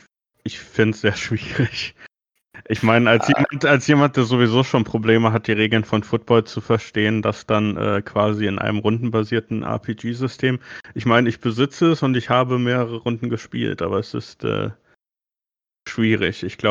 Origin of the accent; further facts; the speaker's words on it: Germany; Und ich bin normalerweise kein Fußballmensch, also ich bin Deutscher.